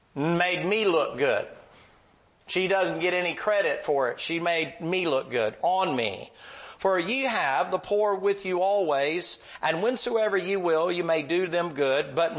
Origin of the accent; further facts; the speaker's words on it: the South, United States; You know, I'm from the South, and we got to take care of mom and daddy before we take care of anything to do with God.